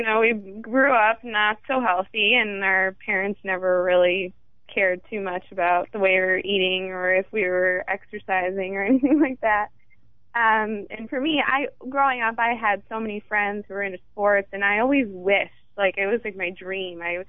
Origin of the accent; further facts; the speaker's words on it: Midwest, United States; Well, we grew up in the Midwest, so healthy eating and exercise really weren't happening for us there.